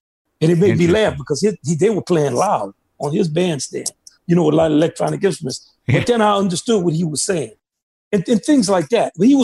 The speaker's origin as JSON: {"language": "English", "town": "New Orleans", "region": "Louisiana", "country": "United States", "moved": "as an adult", "said": "Yeah, I'm 2 years from New Orleans and playing a funk band."}